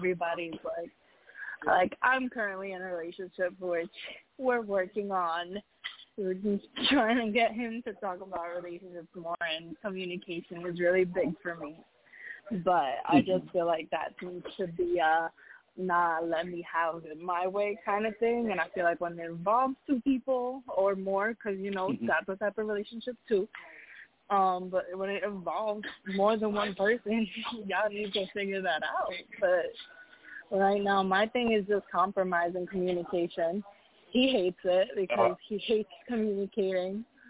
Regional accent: New York, United States; Well, I'm from New York. I live in Brooklyn, but I spend half of my time in the Bronx.

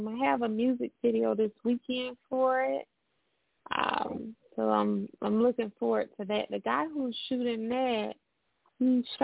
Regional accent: Jacksonville, Florida, United States; Yeah, we're going to be in Jacksonville, just right here in my hometown.

